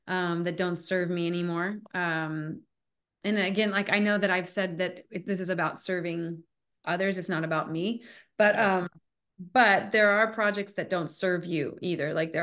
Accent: Wyoming, United States; Well, growing up in Wyoming, where there are not a lot of actors, all I saw were what we saw in tabloids.

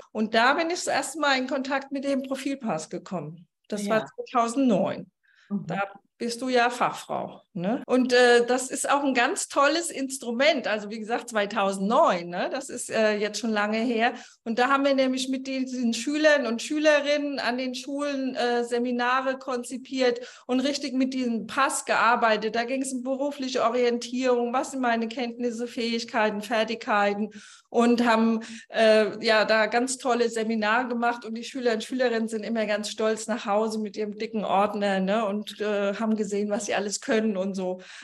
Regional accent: Mainz, Rhineland-Palatinate, Germany; born there; Ich bin aus der Nähe von Mainz gebürtig und von einem Weingut. Mein Papa war Winzer.

